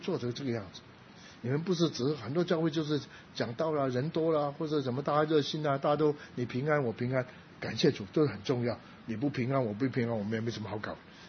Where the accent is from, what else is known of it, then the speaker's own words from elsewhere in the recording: Guangdong, China; 那我们广东人蛮绝的